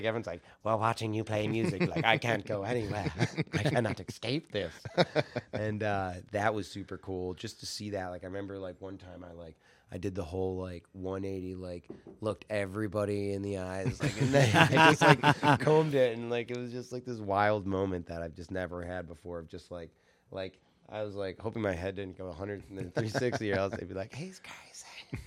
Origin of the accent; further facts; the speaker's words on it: Watertown, United States; There's some even like my town in Watertown, my hometown.